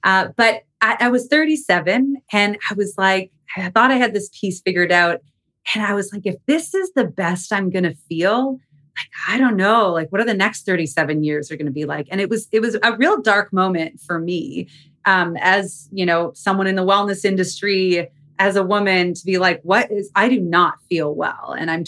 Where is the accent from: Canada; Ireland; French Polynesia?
Canada; now in United States; I'm originally Canadian. I live in Arizona right now.